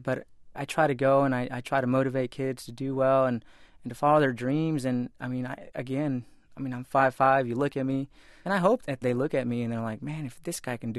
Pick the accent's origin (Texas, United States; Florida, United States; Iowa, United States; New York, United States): Texas, United States; Marble Falls; I've helped start track teams in my hometown of Marble Falls.